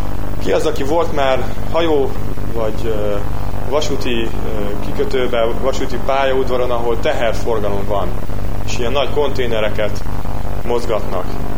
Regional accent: Hungary; Hát mondom, magyarul beszélünk, igen, magyarok vagyunk.

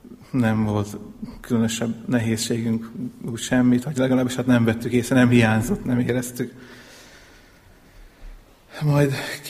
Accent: Kiskőrös, Bács-Kiskun, Hungary; Kiskörösön születtem, ott is nevelkedtem

